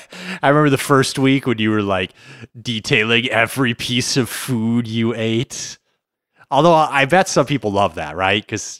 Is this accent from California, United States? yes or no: no; Minnesota, United States; accent: Minnesota; Every year, my Minnesota accent gets worse and worse.